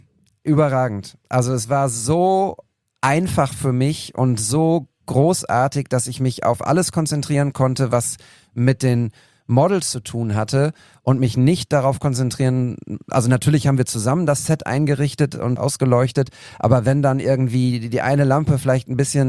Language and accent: German; Altenberge, North Rhine-Westphalia, Germany; Selbst in meinem Heimatdorf in Altenberge waren, ich weiß gar nicht, wie viel tausend Leute auf der Straße.